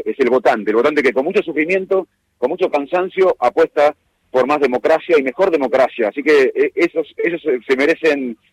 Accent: Quilmes, Buenos Aires Province, Argentina; born there; also born or lived in Salto / Arroyo Dulce; La verdad que nací en Quilmes, viví en Salto, en Arroyo Dulce

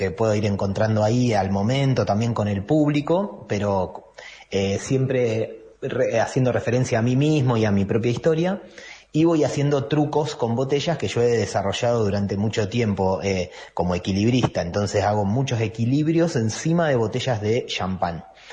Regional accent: Rosario, Santa Fe, Argentina; moved away as an adult; also born or lived in Barcelona; now in Aluminé, Argentina; Vivo hace 6 años y medio. Yo soy oriundo de Rosario, Por los 2000 y pico me fui para Europa y viví ahí unos 18 años, así que, y después de eso me vine a vivir acá a Alumine, o sea, directo de vivir en Barcelona 18 años a vivir ahora en Alumine

